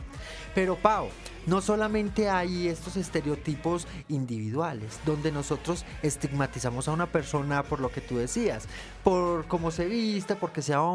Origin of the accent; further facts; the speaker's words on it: Colombia; desde nuestras regionalidades empecemos a respetarnos como lo que somos, como colombianos.